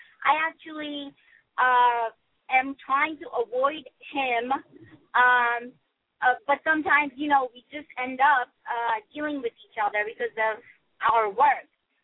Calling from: Massachusetts, United States; Hi. I'm calling from Massachusetts

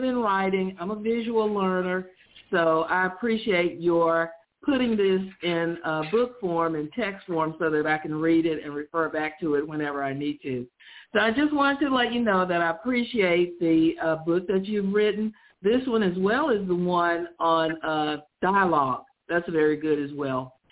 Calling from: Huntsville, Alabama, United States; calling from Huntsville.

